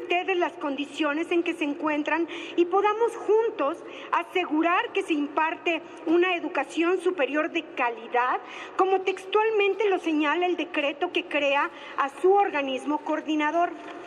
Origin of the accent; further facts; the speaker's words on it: Tlaxcala, Mexico; Debo comentarles que en mi tierra, Tlaxcala, me di a la tarea de buscar estas universidades del bienestar.